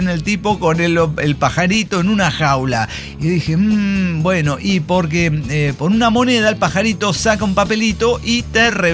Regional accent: Morelia, Michoacán, Mexico; now in Celaya, Mexico; Morelia, Michoacán. Yo ahora estoy en Celaya, Guanajuato

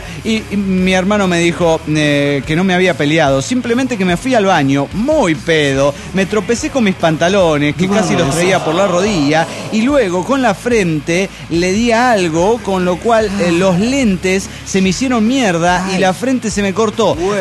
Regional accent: Rosario de Lerma, Salta, Argentina; nos fuimos a festejar en un pub bailable en mi pueblo, Rosario de Lerma. Esto es en Salta, Argentina.

